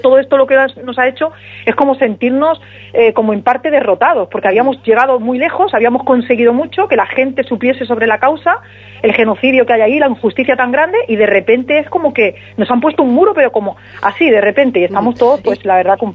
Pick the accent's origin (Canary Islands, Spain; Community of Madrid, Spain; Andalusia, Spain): Andalusia, Spain; Torrenueva; now in Salobreña, Spain; Pues yo soy de Torrenueva, es donde me he criado